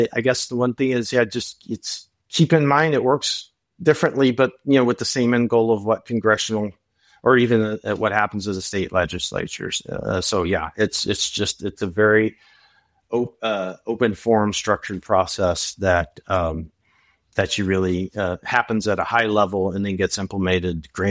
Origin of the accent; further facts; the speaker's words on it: Texas, United States; If I ever go out there and look at my home state, Texas, it would tell you IBC 2018 is the model code.